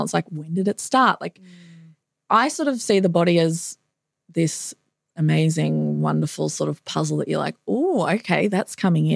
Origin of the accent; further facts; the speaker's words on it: Victoria, Australia; I'm originally from Victoria